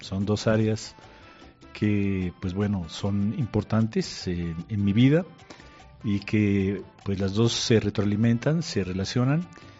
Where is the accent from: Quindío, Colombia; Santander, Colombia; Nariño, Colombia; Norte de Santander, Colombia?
Nariño, Colombia; Pasto; nací aquí en Pasto, me formé en un colegio, en primaria, en un colegio que desapareció, que se llamaba La Enseñanza, donde hoy en día es el Militar Colombia.